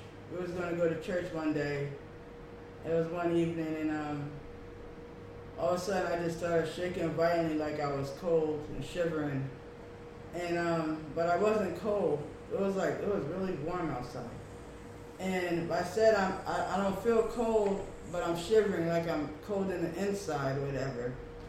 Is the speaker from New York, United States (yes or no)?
yes; Hudson, New York, United States; I grew up in, I grew up all around Hudson because we lived a few different places. I was raised on Warren Street, Allen Street, well, mainly Warren Street and Allen Street, actually.